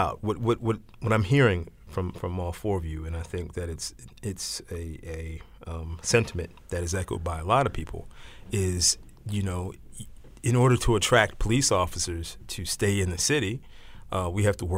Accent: Baltimore, Maryland, United States; They don't know that I'm from West Baltimore, that I went to Walbrook High School.

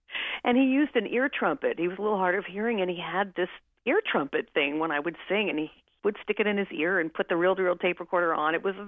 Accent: Cincinnati, Ohio, United States; When I was growing up in Cincinnati, at a certain point, when I first heard jazz, which was really pretty much at Walnut Hills High School

